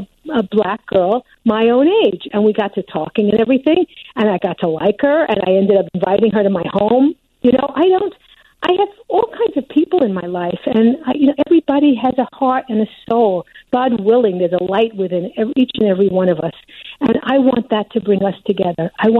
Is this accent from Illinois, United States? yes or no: no; Brooklyn, New York, United States; You know, I grew up in Brooklyn, which was a melting pot